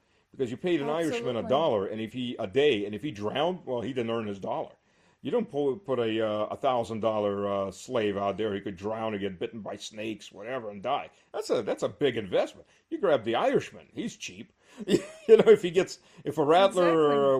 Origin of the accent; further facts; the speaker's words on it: the South, United States; I grew up in the South. Black-on-black racism in the South was pretty prevalent on light-skinned blacks from dark-skinned blacks.